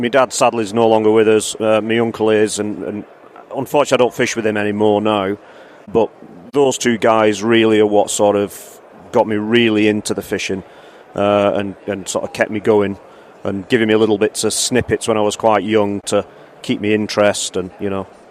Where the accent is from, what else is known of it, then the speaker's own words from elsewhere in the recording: Manchester, North West England, United Kingdom; I'm originally from Manchester, England, which, to be honest, didn't have a great amount of trout fishing in the immediate locality.